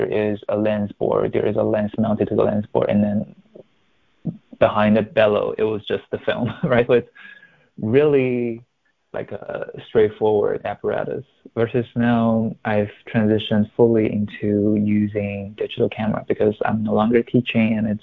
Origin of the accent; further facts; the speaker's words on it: Shanghai, China; I'm from Shanghai, China originally. And when I studied in US, I just feel so out of place because people keep saying these references I never heard of.